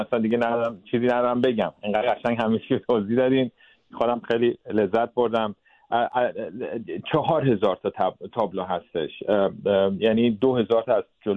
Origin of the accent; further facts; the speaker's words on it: Sweden; اصلا ایرانی فرهنگ بزرگ شدم، ولی تو سوئد به دنیا اومدم. 18 سال اول تو سوئد بودیم.